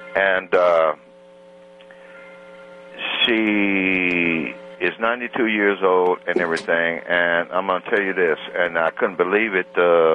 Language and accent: English; East St. Louis, Illinois, United States; We're from East St. Louis.